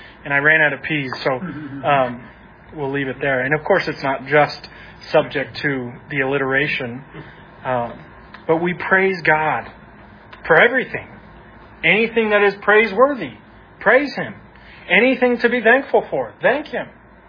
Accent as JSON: {"language": "English", "region": "Utah", "country": "United States", "tie": "born or raised there", "said": "I grew up in Utah that it was arms folded."}